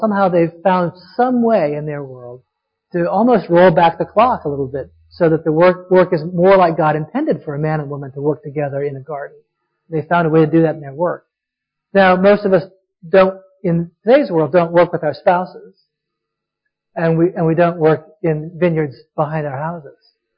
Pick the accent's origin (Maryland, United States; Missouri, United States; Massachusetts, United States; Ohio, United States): Massachusetts, United States; Boston; For instance, I'm from Boston.